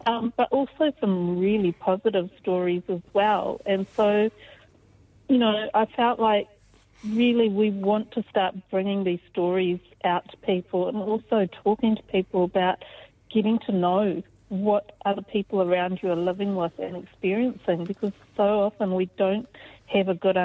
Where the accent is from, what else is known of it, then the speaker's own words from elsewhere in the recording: New Zealand; because it makes me feel like I'm not from here. It makes me feel like this person doesn't see me as a New Zealander.